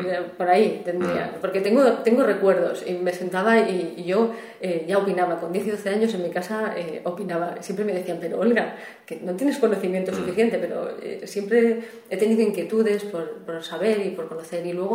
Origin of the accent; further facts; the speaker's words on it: Cuenca, Castilla-La Mancha, Spain; Yo nací en Cuenca. Viví en Cuenca, pero mis padres y mi hermana siguen viviendo en Arcas. Entonces, yo tengo una vinculación muy fuerte.